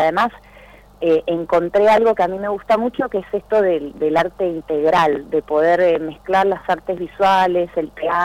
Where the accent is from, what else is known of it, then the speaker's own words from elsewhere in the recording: Comodoro Rivadavia, Chubut, Argentina; yo soy de Comodoro Rivadavia, pero en este momento estoy en Tierra del Fuego, en Río Grande